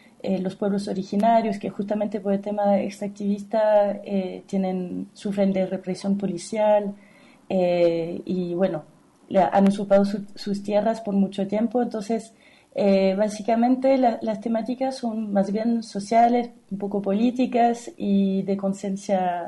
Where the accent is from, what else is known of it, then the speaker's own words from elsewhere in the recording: France; Yo soy francesa y bueno, el resto de los integrantes son chilenos.